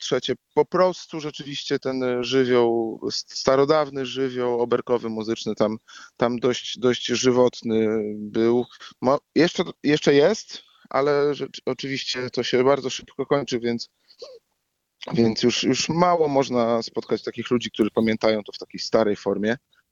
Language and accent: Polish; Ostrołęka, Masovian Voivodeship, Poland; also born or lived in Dębica; ja się urodziłem w Dębicy, czyli jestem właściwie bliski dość Krakowa, ta Dębica, która jest między Tarnowem a Rzeszowem, a od dziecka mieszkałem w Ostrołęce